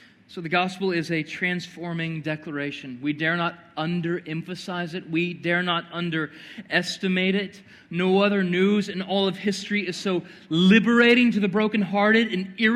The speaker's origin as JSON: {"language": "English", "region": "Texas", "country": "United States", "said": "I'm from Texas, so I don't mean in that way, but you know what I'm saying."}